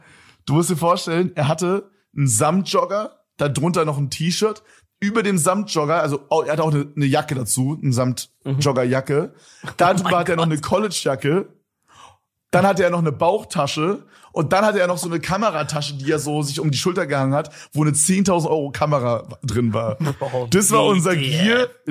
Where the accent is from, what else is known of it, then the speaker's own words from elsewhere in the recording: Berlin, Germany; Aber da geht man halt eigentlich nicht hin als Berliner so.